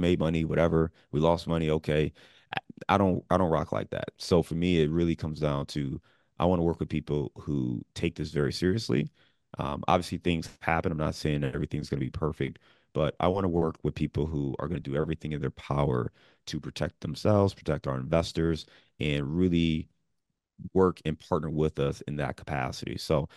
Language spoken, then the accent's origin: English; Cleveland, Ohio, United States; also born or lived in Chicago / Dayton / Detroit; now in Cincinnati, United States; I live in the Midwest. I'm in Cincinnati. I used to live in Chicago, born and raised in Cleveland, went to school in Dayton, lived in Detroit.